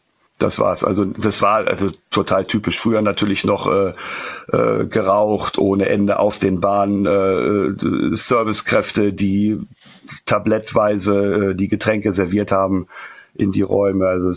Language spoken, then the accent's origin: German; Northern Germany, Germany; Ich sag mal so, ich komme aus dem Norden